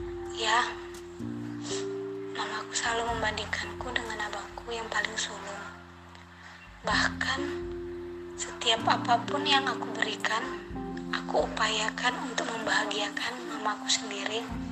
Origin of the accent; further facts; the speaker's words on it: Medan, North Sumatra, Indonesia; asal aku dari Medan.